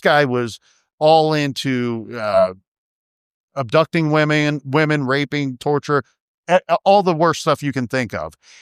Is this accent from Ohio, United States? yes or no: yes; Columbus, Ohio, United States; One, we're Ohio boys. We're born and raised in Columbus.